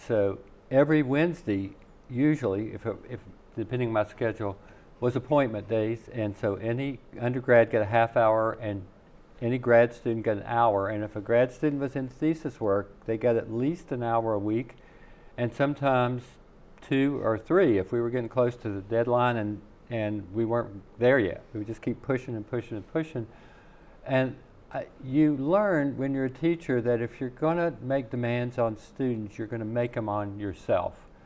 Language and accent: English; Virginia, United States; moved away as an adult; now in Alaska, United States; I grew up in Southwest Virginia and everybody had a yard full of junk.